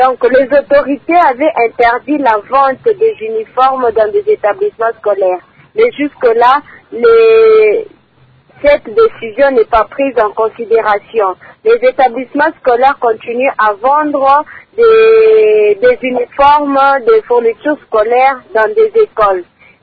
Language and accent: French; Lubumbashi, Haut-Katanga, DR Congo; Ici, chez nous, à Lubumbashi, nous constatons